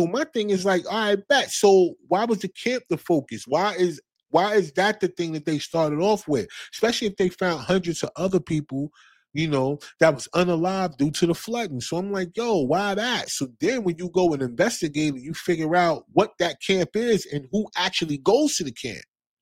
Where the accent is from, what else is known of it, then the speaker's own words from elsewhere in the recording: New Jersey, United States; But we also see New Jersey, my home state of New Jersey, man.